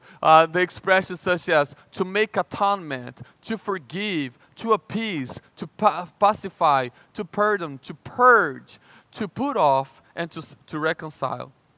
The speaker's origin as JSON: {"language": "English", "country": "Brazil", "tie": "born or raised there", "said": "I remember growing up in Brazil"}